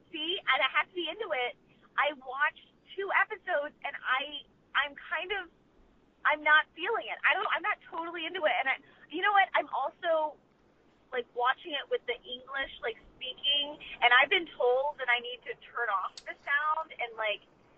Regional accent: Texas, United States; I grew up in Texas and grew up with a family full of Cowboys fans.

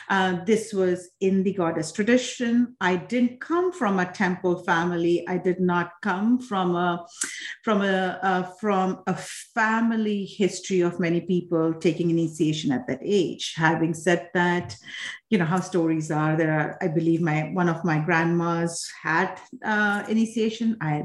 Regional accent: Assam, India; now in United States; I was born, I'm from Assam, India, which is one of the states in the eastern part of India. And so my family comes from there. I was born there.

